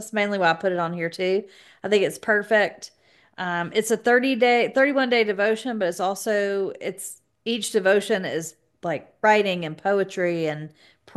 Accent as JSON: {"language": "English", "region": "Georgia", "country": "United States", "said": "I'm gonna butcher it because I am from South Georgia and this guy is Celtic"}